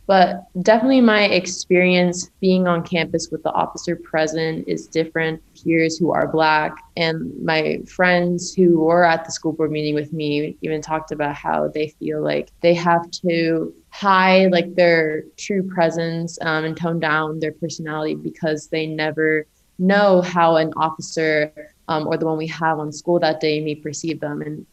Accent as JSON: {"language": "English", "town": "Kissimmee", "region": "Florida", "country": "United States", "said": "Yeah, so I'm from Kissimmee, Florida."}